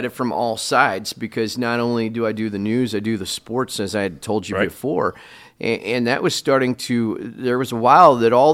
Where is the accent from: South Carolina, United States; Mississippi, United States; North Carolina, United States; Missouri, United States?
Missouri, United States; Mexico; I'll take a minute to brag on Mexico. Grew up here, and I grew up in Audrain County